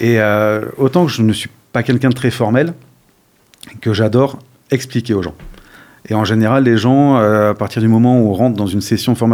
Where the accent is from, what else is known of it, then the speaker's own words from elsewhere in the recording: Paris, Île-de-France, France; des réseaux que j'aurais jamais pu en tant que pur parisien